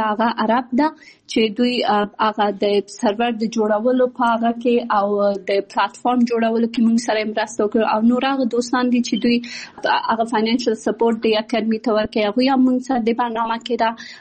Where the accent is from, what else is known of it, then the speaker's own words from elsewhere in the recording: Kabul, Afghanistan; born there; also born or lived in Pakistan; د ملیحې اکادمي بنسټ ایښودونکی یم. زه په کابل کې زیږیدلې یم او خپل ابتدایي تعلیمات مې په پاکستان کې کړی او بیا ثانوي او بیرته پوهنتون مې په کابل کې ویلی ده.